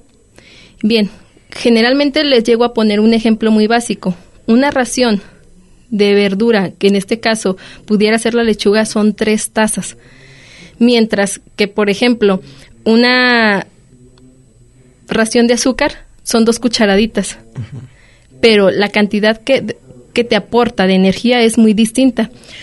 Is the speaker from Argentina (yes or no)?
no; Colotlán, Jalisco, Mexico; yo soy originaria de Colotlán